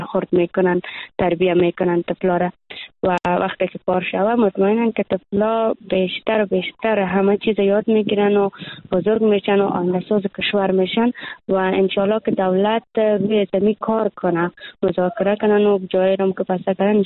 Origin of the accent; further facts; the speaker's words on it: Afghanistan; ما دختران افغان هستیم